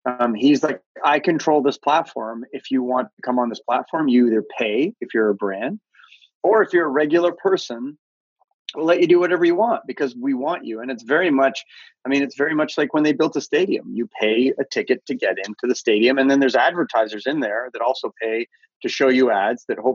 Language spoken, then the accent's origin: English; Canada; Obviously, I am Canadian. You can probably hear from my accent.